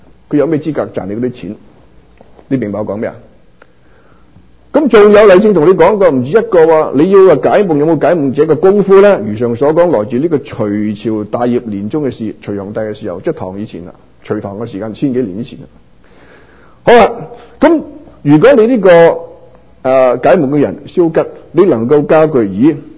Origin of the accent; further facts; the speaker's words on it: Guangdong, China; 即係我哋廣東人粵音啊